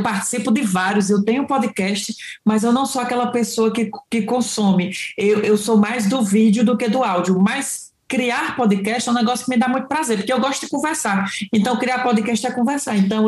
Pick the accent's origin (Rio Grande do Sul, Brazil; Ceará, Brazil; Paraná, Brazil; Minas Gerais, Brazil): Ceará, Brazil; sou cearense, do Cariri cearense, no interior do Ceará.